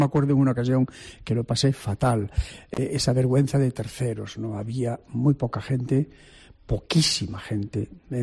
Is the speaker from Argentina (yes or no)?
no; Ferrol, Galicia, Spain; quizá condicionado por mi época de chaval en Ferrol